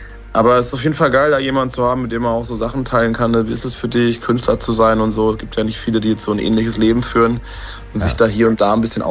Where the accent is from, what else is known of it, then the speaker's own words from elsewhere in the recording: Baden-Württemberg, Germany; Ich bin ein Badener, ich habe da 23 Jahre meines Lebens gewohnt und ich liebe es da unten auch einfach.